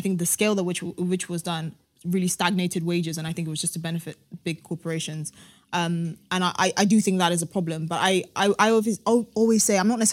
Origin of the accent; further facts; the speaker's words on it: Ghana; I grew up in Ghana. I've had a front row seat to these sort of intersexual dynamics since I was born.